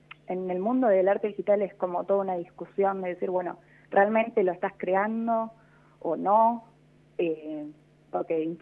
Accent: La Pampa, Argentina; ahora somos 4 personas trabajando en la revista, de los cuales 3 somos de La Pampa

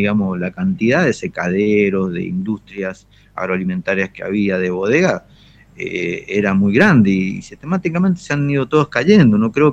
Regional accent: Argentina; no nos podemos concebir como argentinos

